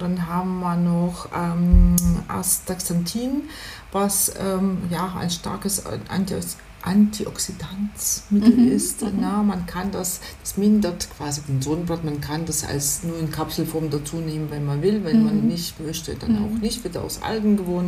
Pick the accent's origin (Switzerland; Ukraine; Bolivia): Ukraine; moved away; aus diesen Regionen, wo ich herkomme, wo ich geboren bin, ich bin nämlich in der Ukraine geboren